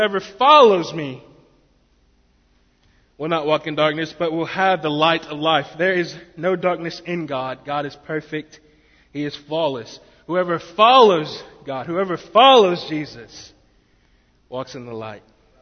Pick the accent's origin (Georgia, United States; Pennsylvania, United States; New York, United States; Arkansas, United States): Arkansas, United States; Conway; And you know, I'm from Conway, Arkansas, but I talk about Biscoe